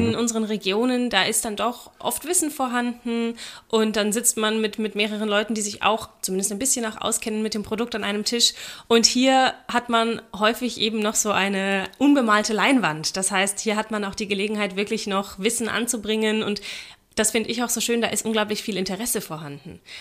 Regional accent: Bavaria, Germany; Ich bin aus Franken.

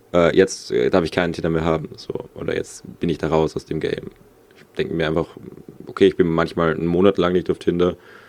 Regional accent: Vienna, Austria; accent: Austrian; ich komme aus Wien und den österreichischen Akzent

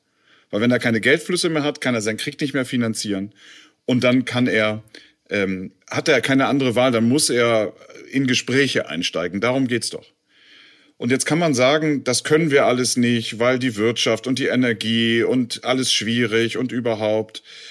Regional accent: Germany; auch wenn das gerade als Deutscher so ein bisschen kontraintuitiv ist

